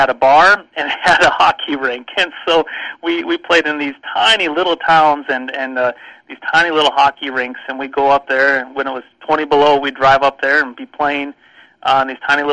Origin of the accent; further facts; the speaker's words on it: Bottineau, North Dakota, United States; accent: Canadian; my roots are here in North Dakota. So I consider myself a North Dakota boy.